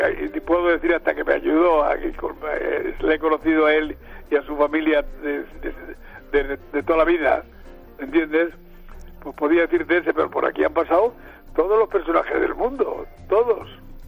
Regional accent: Ávila, Castile and León, Spain; los huevos de un pueblo de Ávila, donde yo soy de Ávila, ¿me entiendes?

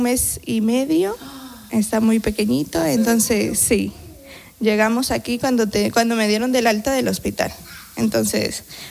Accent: Honduras; De Honduras.

